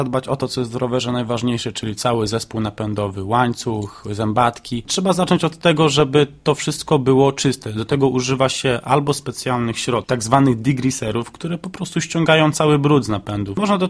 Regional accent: Jelenia Góra, Lower Silesian Voivodeship, Poland; Ponieważ pochodzę z Jeleniej Góry, jest to teren górzysty

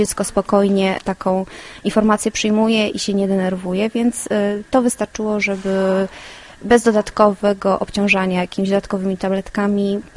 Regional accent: Opole, Opole Voivodeship, Poland; A tutaj, ponieważ jesteśmy z Opola, mamy pod ręką takie przyjazne miejsce.

